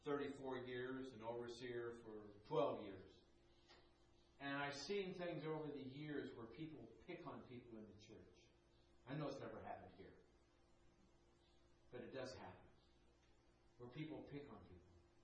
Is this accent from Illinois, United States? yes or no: no; California, United States; A friend of mine that I grew up with in California, we went to school together all the way through high school